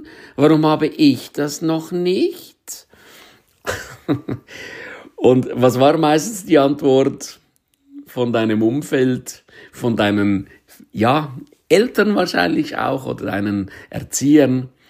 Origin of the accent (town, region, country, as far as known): Switzerland; German is a second language